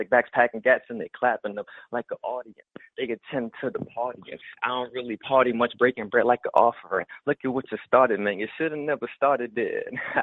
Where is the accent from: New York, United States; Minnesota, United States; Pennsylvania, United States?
Pennsylvania, United States; Chester; from Chester, PA, the Keystone State.